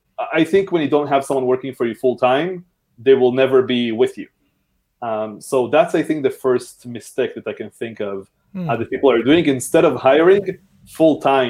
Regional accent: Israel; I'm from Israel.

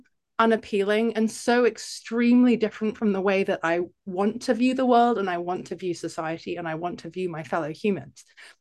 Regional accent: London, United Kingdom; now in Ohio, United States; I grew up in London

